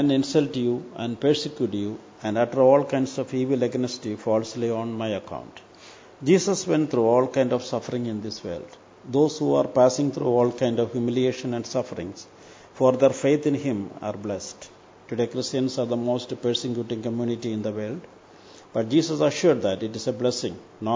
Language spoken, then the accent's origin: English; Kerala, India; first language Malayalam; English is a second language; Malayalam is my mother tongue and the meaning is the language of mountains.